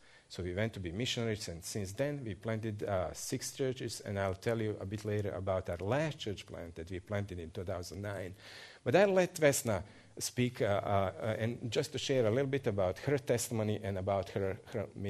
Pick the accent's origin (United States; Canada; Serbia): Serbia; Novi Sad, Vojvodina; In Novi Sad, our city, we come from Novi Sad, it's the second largest. 500,000 people